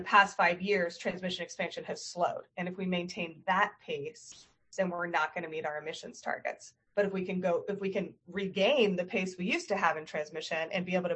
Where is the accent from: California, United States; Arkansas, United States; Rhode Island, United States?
Rhode Island, United States; I mean, I grew up in Rhode Island